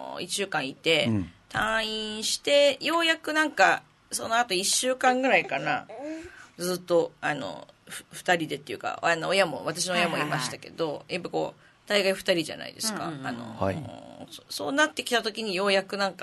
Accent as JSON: {"language": "Japanese", "region": "Hokkaido", "country": "Japan", "tie": "born or raised there", "said": "私あの北海道で出産、地元の北海道で出産した"}